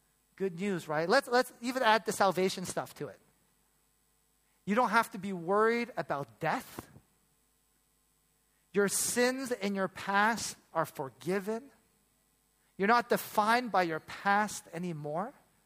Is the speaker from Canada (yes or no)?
yes; Toronto, Ontario, Canada; now in Hong Kong; growing up in Toronto, I had experienced this like getting robbed, getting threatened to be beat up.